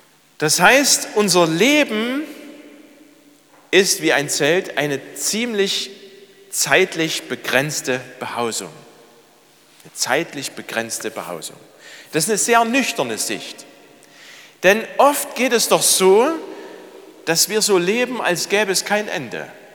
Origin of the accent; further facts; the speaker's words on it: Bärenwalde, Saxony, Germany; Ich erinnere mich an meine Kindheit in Bärenwalde, nicht weit von hier, an der Grenze zum Vogtland.